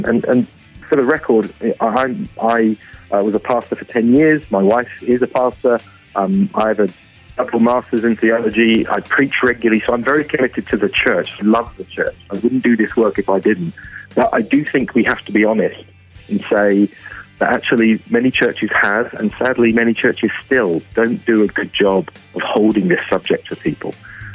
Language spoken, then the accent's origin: English; England, United Kingdom; now in Vancouver, Canada; Despite my accent, I'm nearly a dual citizen, so I'm almost Canadian. But originally from England, but we're based in Vancouver.